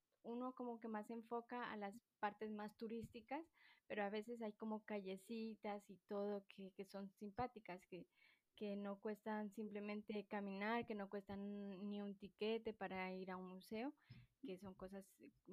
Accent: Pasto, Nariño, Colombia; now in Paris, France; Yo soy de Colombia, del sur de Colombia, de Pasto. No sé si tú conoces, es cerca a la frontera con Ecuador, casi como a unas 2 horas.

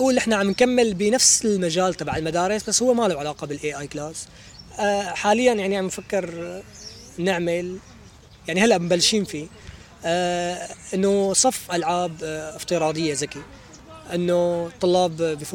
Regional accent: Syria; هلا هون عندنا بسوريا لازم تكون أنت عندك إلمام شامل بأمور البرمجية

